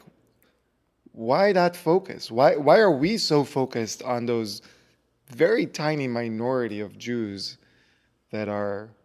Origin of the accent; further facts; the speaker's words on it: Israel; English is a second language; I born and raised in Israel, right? So yeah. I'm Israeli.